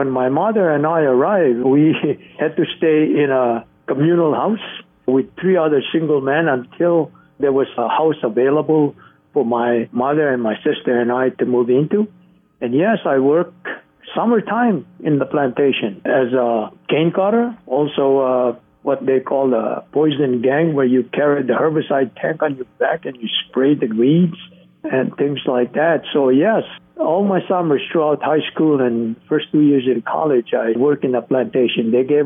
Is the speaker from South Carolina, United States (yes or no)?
no; Honoka'a, Hawaii, United States; And then Haleho'ola Hamakua, which is the hospital in my hometown of Honoka'a, for me, it was a 360 degrees. I went home to manage that hospital in my hometown.